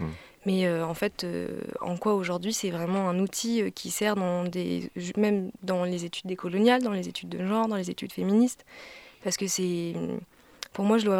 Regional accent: Provence-Alpes-Côte d'Azur, France; moi je suis pas du tout de Montpellier à l'origine. J'ai grandi dans le Vaucluse. Je viens d'un petit village à côté d'Avignon.

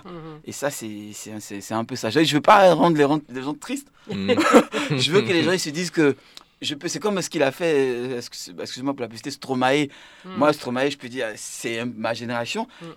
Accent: Côte d’Ivoire; now in France; moi, ça fait quand même des années que j'ai quitté la Côte d'Ivoire

